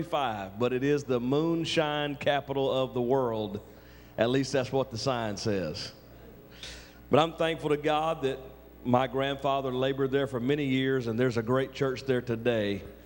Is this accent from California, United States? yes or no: no; North Carolina, United States; I'm from North Carolina, but I'm not in North Carolina tonight.